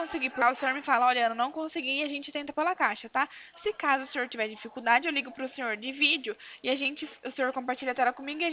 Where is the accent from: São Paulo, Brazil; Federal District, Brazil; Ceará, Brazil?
São Paulo, Brazil; Araras; Eu sou de Araras.